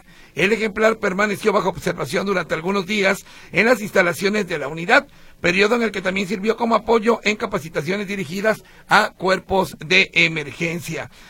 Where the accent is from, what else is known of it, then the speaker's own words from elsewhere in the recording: Mexico; ahí todos somos mexicanos y sí. todos ayudamos